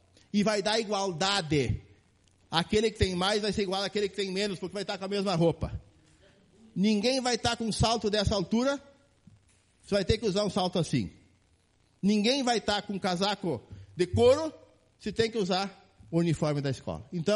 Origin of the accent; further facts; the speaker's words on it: Coronel Santo Antônio, Brazil; lá em Coronel Santo Antônio, que é a minha localidade, é a minha terra natal.